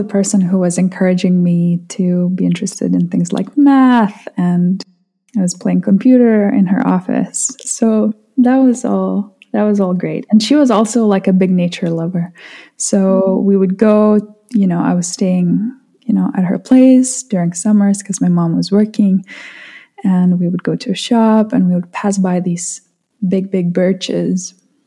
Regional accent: Vilnius, Vilnius County, Lithuania; So my childhood, I grew up in Lithuania. I was born in Lithuania. I lived in Vilnius for 18 years of my life.

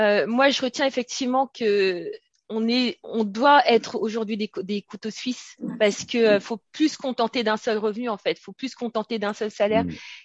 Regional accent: Senegal; Donc, bah, en tant que Sénégalais, en tant qu'Africain

